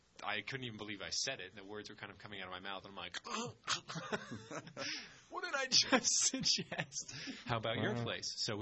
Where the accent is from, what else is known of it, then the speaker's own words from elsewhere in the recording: New England, United States; I'm from New England.